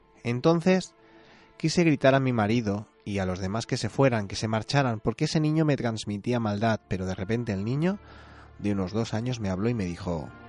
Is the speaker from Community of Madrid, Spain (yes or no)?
yes; El Escorial, Community of Madrid, Spain; now in Asturias, Spain; vivo en Asturias desde hace 16 años, pero soy de Madrid, concretamente del Escorial.